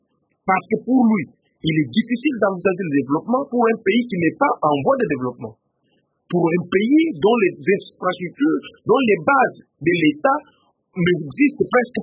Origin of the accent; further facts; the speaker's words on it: Cabinda, Angola; L'autre fois, je vous ai rappelé la situation de chez moi, à Cabinda